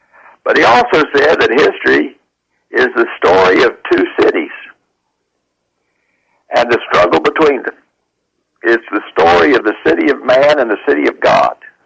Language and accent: English; West Virginia, United States; I know that, but I'm from West Virginia.